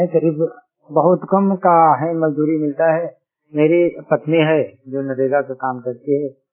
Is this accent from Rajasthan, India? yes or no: no; Mirzapur, Uttar Pradesh, India; मैं मिर्जापुर का रहने वाला हूँ, मिर्जापुर जिगनौड़ी, जिगनौड़ी मिर्जापुर उत्तर प्रदेश। मेरी उम्र लगभग 38 साल, पिन कोड 231001।